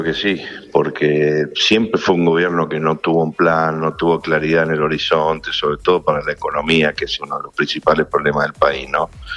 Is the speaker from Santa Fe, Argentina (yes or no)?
yes; Santa Fe, Argentina; no teníamos por qué financiar la AFIP como santafesino o el Estado santafesino